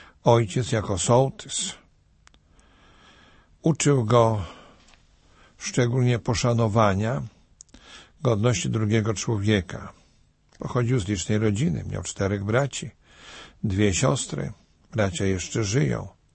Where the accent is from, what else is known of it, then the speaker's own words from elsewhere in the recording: Greater Poland Voivodeship, Poland; Ja natomiast pochodzę z powiatu gnieźnieńskiego, a więc odległości nie są dalekie.